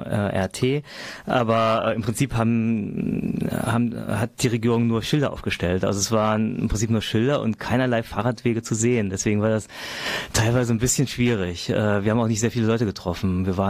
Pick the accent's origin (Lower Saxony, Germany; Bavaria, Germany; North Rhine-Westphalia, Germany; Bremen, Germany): North Rhine-Westphalia, Germany; Grevenbroich; born there; now in Neubrandenburg, Germany; Ich bin geboren in Griffenbroich, genau, in Griffenbroich, in der Nähe von Köln, wenn man so will, ne?